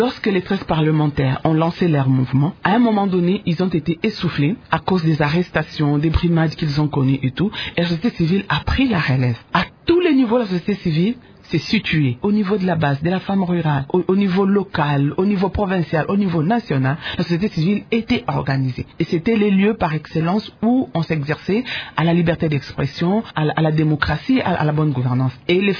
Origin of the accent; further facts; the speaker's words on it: Kisangani, Tshopo, DR Congo; now in Kinshasa, Congo (DRC); c'est après cela que je suis venue à Kinshasa